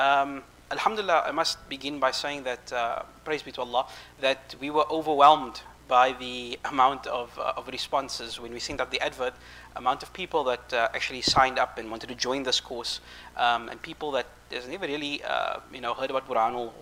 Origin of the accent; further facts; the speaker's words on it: Cape Town, Western Cape, South Africa; I'm from Cape Town.